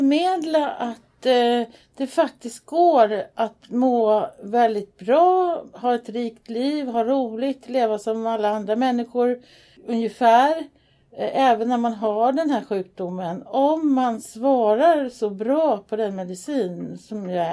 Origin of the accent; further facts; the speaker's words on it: Bromma, Stockholm County, Sweden; born there; Nej, jag är född i Bromma, i Norra Ängby.